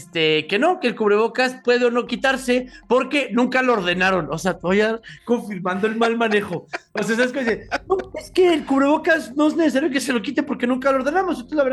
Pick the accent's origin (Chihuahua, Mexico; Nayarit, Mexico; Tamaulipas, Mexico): Chihuahua, Mexico; Le traje violencia, es que soy de Chihuahua, pues.